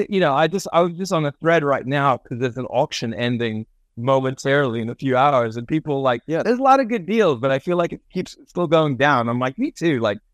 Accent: South Africa; I'm born and raised in South Africa.

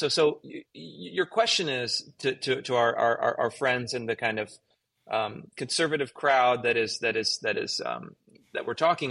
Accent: Sacramento, California, United States; also born or lived in Berkeley / Oakland; Yeah, I grew up in Sacramento, and I lived for, I don't know, maybe 4 or 5 years in Berkeley and Oakland. I lived for a year down in L.A.

